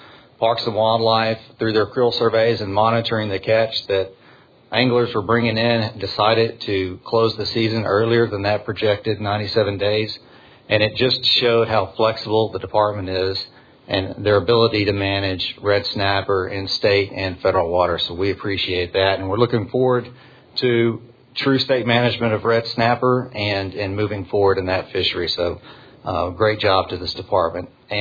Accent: Lake Jackson, Texas, United States; I'm from Lake Jackson, Texas.

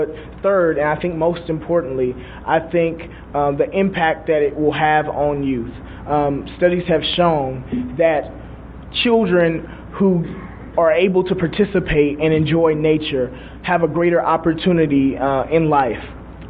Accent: Fort Worth, Texas, United States; whenever I meet anyone and they ask me where I'm from, I tell them I'm from Fort Worth, Texas, where the West began.

